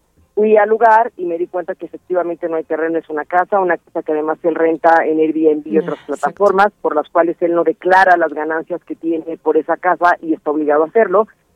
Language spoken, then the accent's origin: Spanish; Yucatán, Mexico; Yo quiero que sepas, también soy yucateca